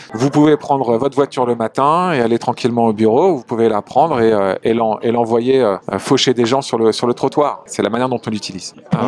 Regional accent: Hauts-de-France, France; Donc moi, j'ai vécu en province. Je suis un Picard.

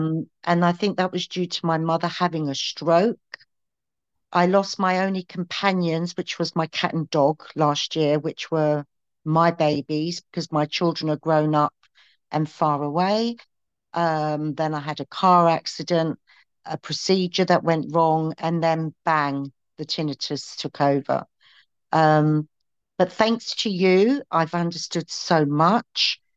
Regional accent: London, United Kingdom; I'm from London.

